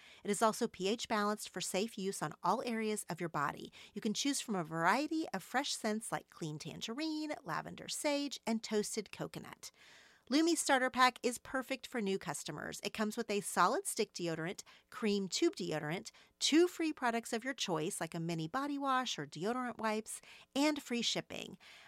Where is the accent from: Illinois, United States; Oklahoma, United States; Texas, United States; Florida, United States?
Oklahoma, United States; now in California, United States; Like some of my childhood friends from growing up in Oklahoma that I'm still very close